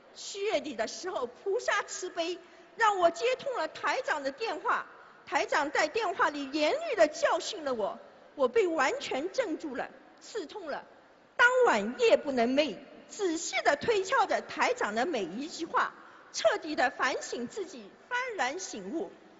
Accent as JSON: {"language": "Chinese", "town": "Melbourne", "region": "Victoria", "country": "Australia", "said": "大家好，"}